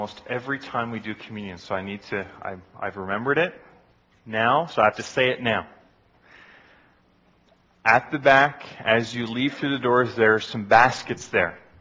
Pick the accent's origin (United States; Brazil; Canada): Canada; it's going to be a very different experience for me as a Canadian Christian in Nigeria as it would be for the Nigerian Christians there.